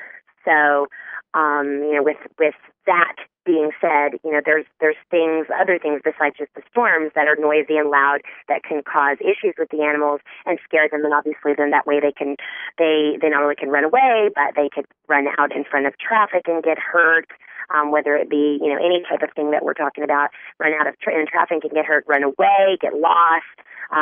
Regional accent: Tennessee, United States; now in California, United States; I'm from Tennessee, so I know what all the thunderstorms and things are like just from, you know, being from back the area. But living out here in the central part of California

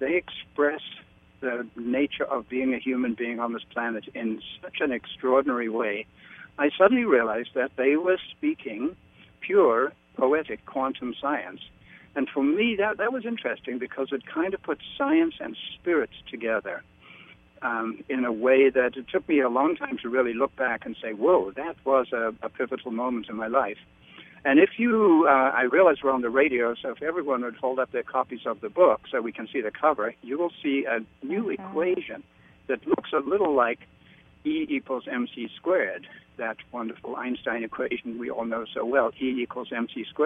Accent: east coast, South Africa; also born or lived in England; I was born in England, and I had the great fortune to have my dad uproot the family when I was three and move us to Africa. So I got to grow up in Africa. So my mentors growing up on the east coast of South Africa on the Indian Ocean

